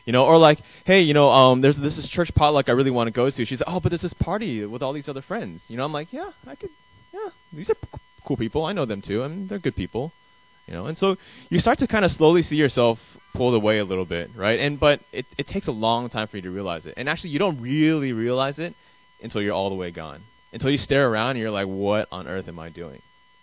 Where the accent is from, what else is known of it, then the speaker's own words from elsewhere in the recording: Arizona, United States; But yeah, so I'm from Arizona, lived predominantly my whole entire life there, and then came to Cal, to the Bay Area, for my undergrad